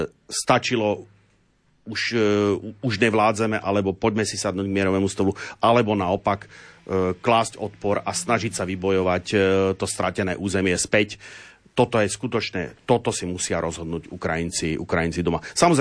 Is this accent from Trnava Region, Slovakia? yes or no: no; Nová Baňa, Banská Bystrica Region, Slovakia; na takéto diskusii v mojom rodnom meste v Novej Bani spýtali, že ako to vidím.